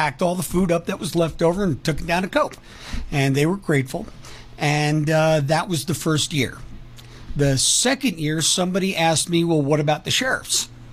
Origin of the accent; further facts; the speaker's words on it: New York, United States; also born or lived in Los Angeles; so I'm from New York, just outside the city, and I graduated high school in Los Angeles, just outside LA.